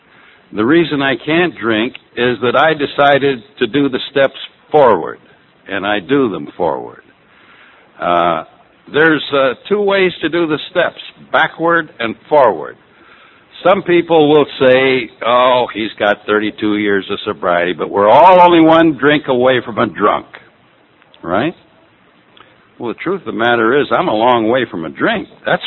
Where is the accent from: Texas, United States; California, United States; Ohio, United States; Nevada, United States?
California, United States; Carmel; I come from Carmel, the land of the newlyweds and the nearly deads, where people with power steering have trouble getting around corners.